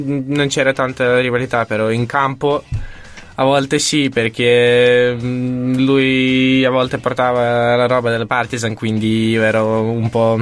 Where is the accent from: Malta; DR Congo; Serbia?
Serbia; Belgrade, City of Belgrade; Italian is a second language; now in Italy; perché noi veniamo da Belgrado